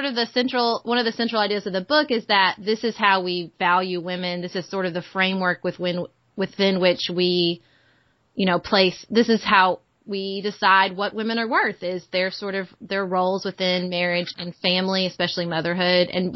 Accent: the South, United States; I grew up in the South. I went to a Southern college.

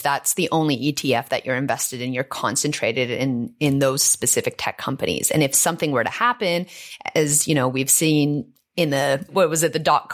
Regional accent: Canada

